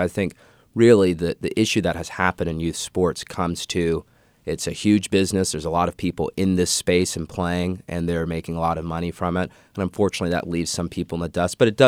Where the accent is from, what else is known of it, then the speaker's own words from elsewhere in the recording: Seattle, Washington, United States; I noticed it growing up. So I'm originally from Seattle. I'm from a single-parent household